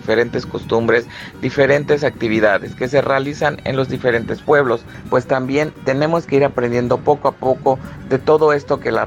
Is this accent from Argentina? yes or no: no; Álamo Temapache, Veracruz, Mexico; de Emiliano Zapata, municipio de Álamo, Temapache